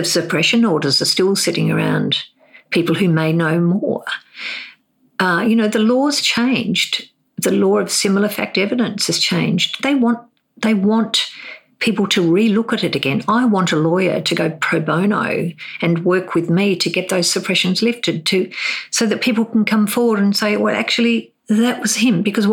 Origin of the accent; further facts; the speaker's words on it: Hobart, Tasmania, Australia; I grew up in Hobart